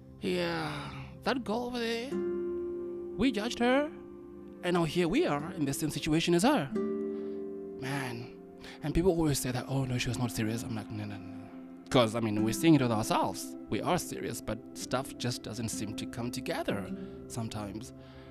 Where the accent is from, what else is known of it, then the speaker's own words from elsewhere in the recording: South Africa; now in China; Anyway, I'm South African, in case you're wondering. I am a South African boy living here in China.